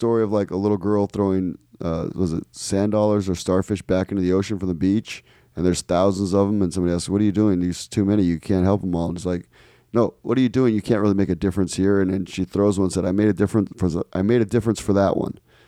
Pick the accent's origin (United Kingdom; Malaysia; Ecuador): Ecuador; I grew up in Ecuador, so poverty doesn't really, I shouldn't say it doesn't affect me, but I'm used to it and that's part of life.